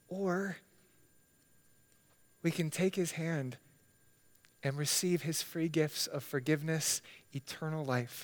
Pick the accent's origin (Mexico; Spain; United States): United States; Hawaii; I grew up in Hawaii, and while I miss the warmer weather when we have cold spells like this winter, Hawaii was a very difficult place for me to grow up.